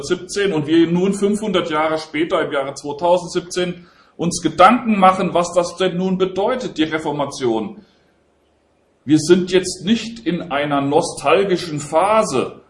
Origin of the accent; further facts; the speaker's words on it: Hesse, Germany; also born or lived in Japan; Ich bin aus dem Hessenland, aus der Nähe von Marburg. Dort bin ich aufgewachsen, bin ich in die Schule gegangen, habe ich auch studiert. Dann später waren meine Frau und meine Kinder in Japan. Wir waren dort einige Jahre tätig. Und danach sind wir nach Gießen gekommen.